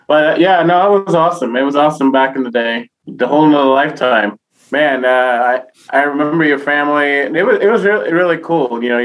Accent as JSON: {"language": "English", "town": "New York City", "region": "New York", "country": "United States", "said": "New York Rican. I'm Boricua from New York."}